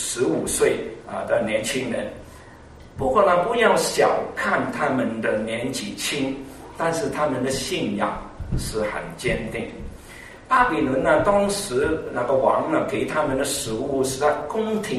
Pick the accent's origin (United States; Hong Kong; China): United States; 我们美国人都有一句话叫 You are what you eat、